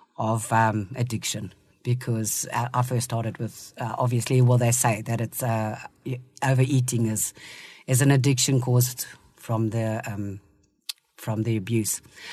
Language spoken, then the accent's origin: English; Zimbabwe; I come from Zim. We grew up in Zimbabwe. Pretty normal life.